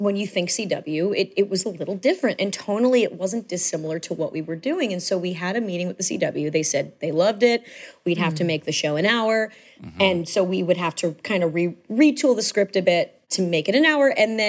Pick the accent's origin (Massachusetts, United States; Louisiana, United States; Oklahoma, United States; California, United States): California, United States; Manhattan Beach; I did. I grew up in Manhattan Beach.